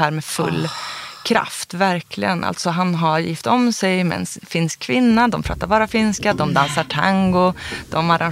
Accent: Karlstad, Värmland, Sweden; also born or lived in Uppsala; Så var det ju så att jag föddes när pappa och mamma fortfarande pluggade i Uppsala och bodde i en liten lägenhet där liksom. Och sen så flyttade vi till Karlstad och bodde vi på Rud.

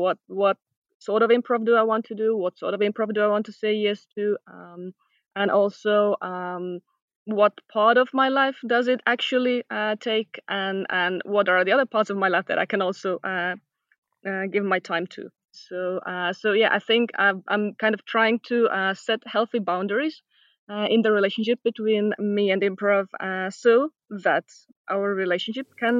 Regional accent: Tallinn, Harju County, Estonia; I'm from Tallinn, Estonia.

